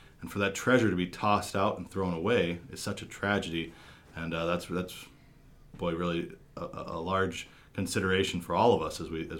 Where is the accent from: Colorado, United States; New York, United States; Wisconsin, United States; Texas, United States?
Wisconsin, United States; Fond du Lac; where I grew up there in Fond du Lac too.